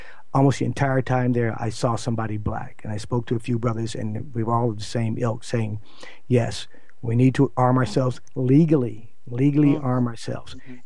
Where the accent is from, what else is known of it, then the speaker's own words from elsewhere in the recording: California, United States; growing up in California, California has very strict gun laws